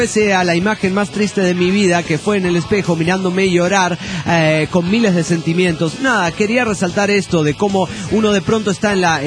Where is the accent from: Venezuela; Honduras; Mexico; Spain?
Mexico; Reynosa, Tamaulipas; de Reynosa, Tamaulipas, México.